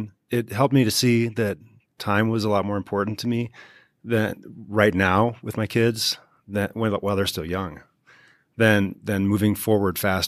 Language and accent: English; Minnesota, United States; Okay. I'm from Minnesota.